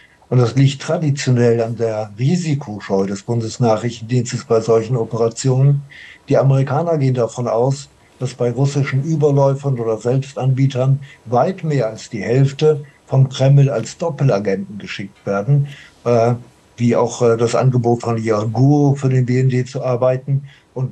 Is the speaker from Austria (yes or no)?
no; Weilheim, Bavaria, Germany; selbst in meiner Heimatstadt Weilheim